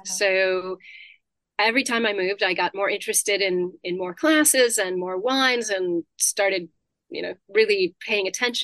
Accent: Ohio, United States; I grew up in the United States in Ohio, which is very central and kind of the middle of nothing.

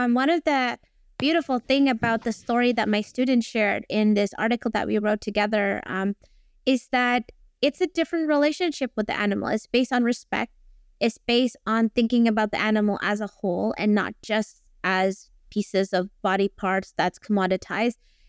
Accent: Indonesia; English is a second language; now in Australia; So I come from Indonesia, where I'm used to kind of seeing the whole entire animal in traditional wet markets

